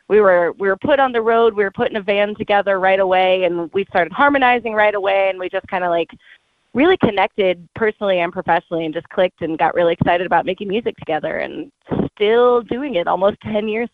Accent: Ann Arbor, Michigan, United States; Funny enough, we grew up about 40 minutes apart from each other. Didn't know it at the time. I grew up in Ann Arbor, Michigan, and Rachel grew up in Toledo, Ohio.

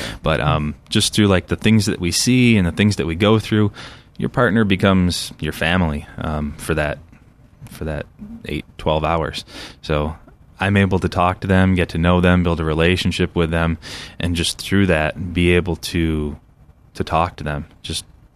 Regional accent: Lockport, United States; I grew up in Lockport, born and raised in a Christian family, a very loving home.

